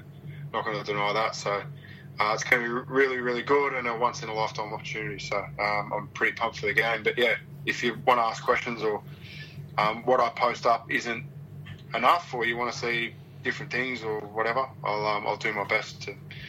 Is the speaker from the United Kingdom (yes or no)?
yes; England, United Kingdom; You're on the other side of the world, like watching, you know, being an English fan watching your NRL side win in Australia and having no friends or family there.